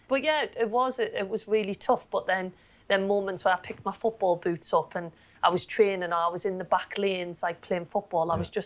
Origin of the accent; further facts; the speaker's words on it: Sunderland, North East England, United Kingdom; I think Sunderland, from a young age, I think you have to like football.